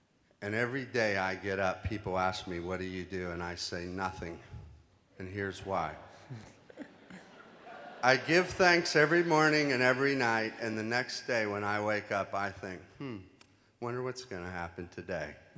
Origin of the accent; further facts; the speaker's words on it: Jacksonville, Florida, United States; now in Burbank, United States; I'm from Jacksonville, Florida. I also live in Burbank, California.